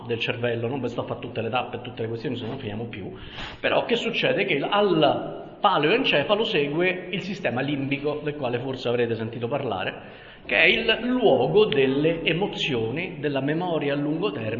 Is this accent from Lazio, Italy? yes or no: yes; Rome, Lazio, Italy; Essendo romano, spesso su sta frase mi inceppo